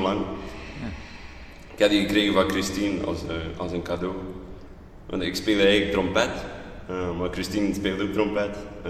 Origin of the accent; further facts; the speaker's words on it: Flanders, Belgium; now in Yogyakarta, Indonesia; Ik kom uit België, het noordelijke gedeelte, het Nederlandstalige gedeelte.